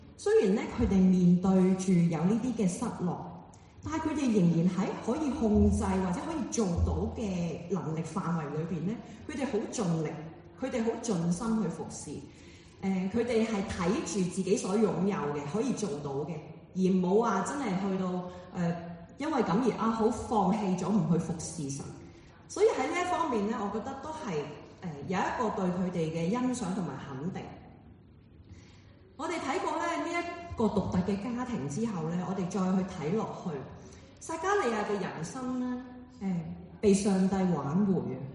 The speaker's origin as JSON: {"language": "Cantonese", "country": "Hong Kong", "said": "即係好似我哋香港人有時都會去"}